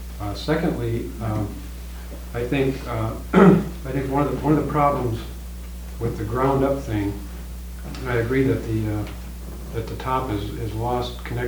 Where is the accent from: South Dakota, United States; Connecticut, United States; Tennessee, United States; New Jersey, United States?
South Dakota, United States; I just went back to my hometown congregation in western South Dakota